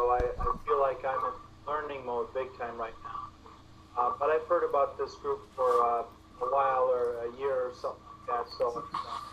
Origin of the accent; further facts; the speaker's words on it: Michigan, United States; I'm from Michigan, but I find myself in the Dallas area every week now since the beginning of the year.